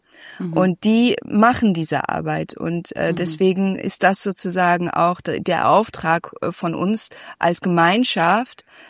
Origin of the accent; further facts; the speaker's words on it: Indonesia; ich komme ja aus, also oder ich bin ja in Indonesien groß geworden